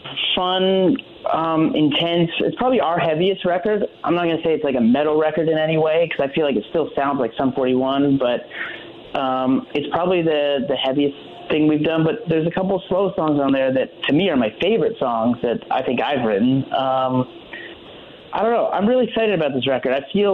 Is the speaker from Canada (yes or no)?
yes; Canada; to just outside of the city, then back in the city.